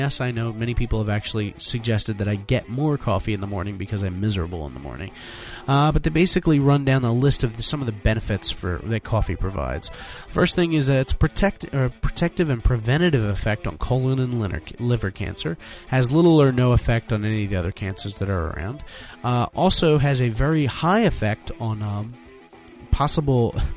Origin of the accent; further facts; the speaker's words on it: Philadelphia, Pennsylvania, United States; Now, I'm from Philadelphia, Philly as it were, and one of the main culinary masterpieces that our city is famous for is the Philadelphia cheesesteak, the Philly cheesesteak.